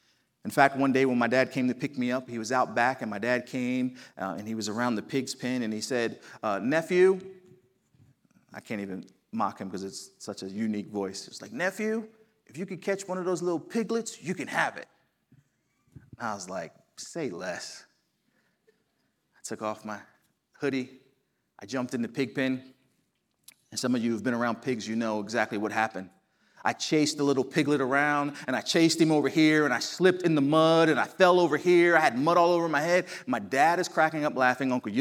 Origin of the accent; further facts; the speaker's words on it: New Jersey, United States; also born or lived in Dallas; Now, I'm from New Jersey. I'm sure you probably picked it up in my accent. When I moved to Dallas, Texas, we lived there for 10 years.